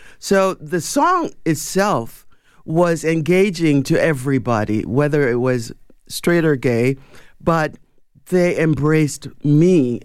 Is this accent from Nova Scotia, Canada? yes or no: no; Toronto, Ontario, Canada; I grew up here